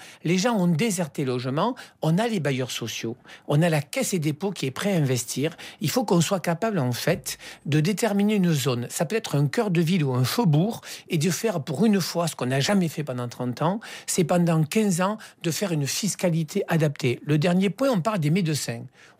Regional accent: Montpellier, Occitanie, France; Je suis montpelliérain, quand je parle de Montpellier, je parle de la comédie.

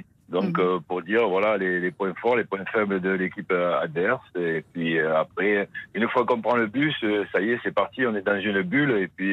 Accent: France; moi, je suis français, donc je suis pour la France.

